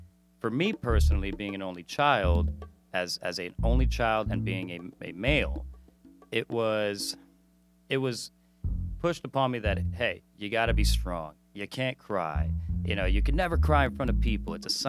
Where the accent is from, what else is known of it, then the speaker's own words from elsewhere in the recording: Miami, Florida, United States; Growing up in Miami was really interesting. Very different than probably the rest of America. So Miami is one of the most multicultural cities in the country.